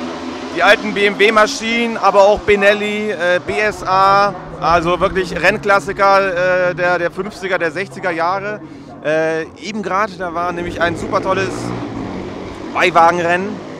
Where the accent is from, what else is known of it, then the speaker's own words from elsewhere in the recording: Bremen, Germany; Ja, also wir sind, wir sind aus Bremen.